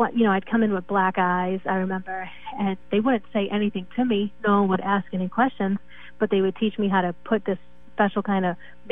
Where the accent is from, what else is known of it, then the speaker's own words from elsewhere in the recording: Massachusetts, United States; Of course, I'm from Massachusetts.